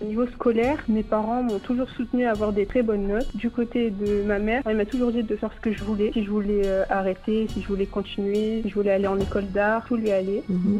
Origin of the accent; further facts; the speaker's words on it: France; also born or lived in Cairo, Egypt; Alors, personnellement, je suis née en Égypte, dans la ville du Caire. Je suis arrivée en France très jeune, mais j'ai continué à baigner dans la culture égyptienne.